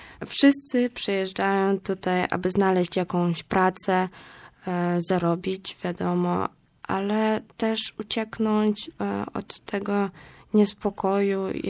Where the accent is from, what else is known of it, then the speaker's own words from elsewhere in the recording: Belarus; now in Poland; pochodzę z Białorusi, ale czasami przyjmują mnie za Ukrainkę i potem dopiero tłumaczę, że jestem z Białorusi.